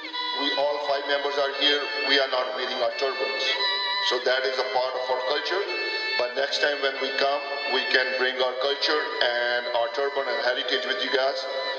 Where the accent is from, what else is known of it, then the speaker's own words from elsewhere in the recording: Punjab, India; now in Skagit County, United States; We are from Punjab, India. State is Punjab. And in Skagit, we are around about 100, 120 members.